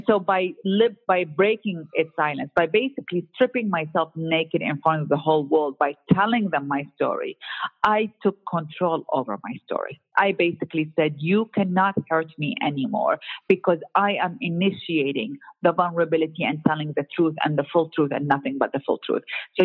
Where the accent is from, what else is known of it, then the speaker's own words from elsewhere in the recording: Iraq; just because I'm from Iraq and all of that, that I must have this life.